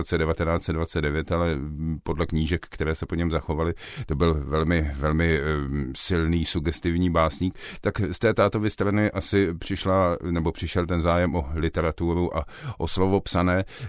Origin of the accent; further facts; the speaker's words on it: Prague, Czechia; born there; Já jsem se narodil v Praze v roce 1962.